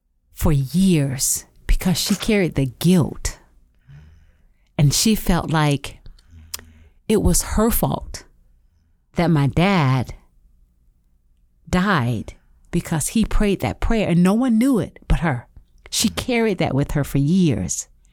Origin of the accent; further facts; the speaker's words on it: Florida, United States; growing up in Florida, we had, like, big